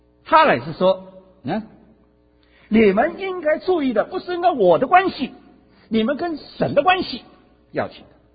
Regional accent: China; 我们中国人说啊，小人报仇眼前，君子报仇3年不晚。

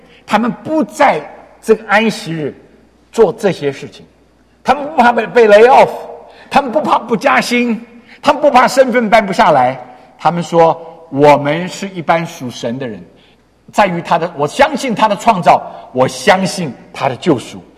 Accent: China; now in United States; 在如果偷偷摸摸的我们老中哈、刚到美国来的英语比较差、虽然我们科技都很不错，所以我就发现有一些我们中国人呢就礼拜六趁老板同事都不上班的时候

